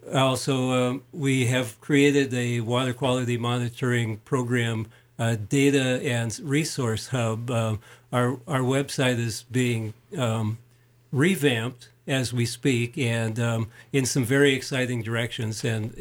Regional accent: Coeur d'Alene, Idaho, United States; when I grew up in Coeur d'Alene, and when I wanted to go to college, and of course my parents wanted me to stay in Coeur d'Alene

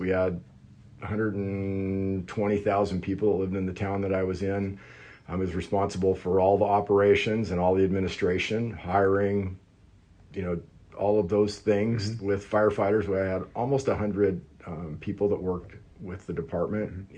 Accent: California, United States; So yep, I am from Southern California.

